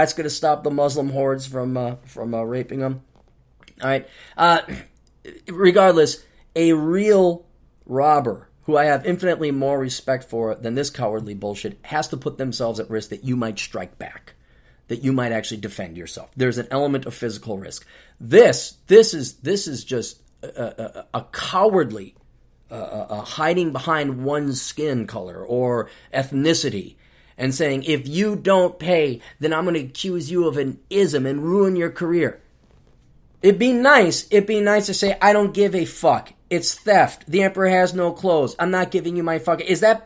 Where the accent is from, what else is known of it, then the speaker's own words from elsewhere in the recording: United States; I wanted to help you guys out because I'm from the United States.